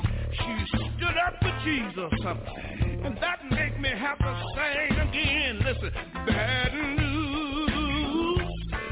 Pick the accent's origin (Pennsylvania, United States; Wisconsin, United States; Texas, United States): Texas, United States; Houston; When I think about my hometown in Houston, Texas